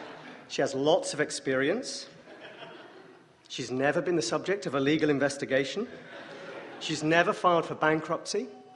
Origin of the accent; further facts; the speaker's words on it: England, United Kingdom; now in United States; But as an Englishman, it's a little strange to stand in the middle of Washington, D.C., 2 days before a presidential election